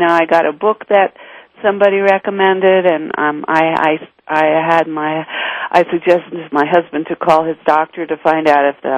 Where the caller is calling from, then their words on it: Santa Fe, New Mexico, United States; Santa Fe, New Mexico.